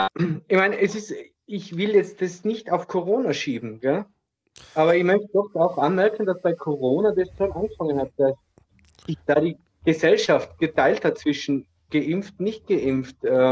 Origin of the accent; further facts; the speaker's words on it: Austria; Klar, ich bin Österreicher, ja.